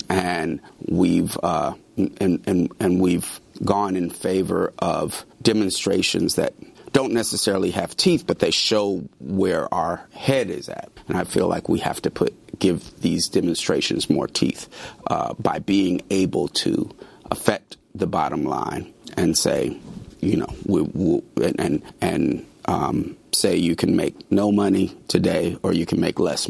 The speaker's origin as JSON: {"language": "English", "town": "Oakland", "region": "California", "country": "United States", "said": "I come from Oakland, so I'm going to write about what I know."}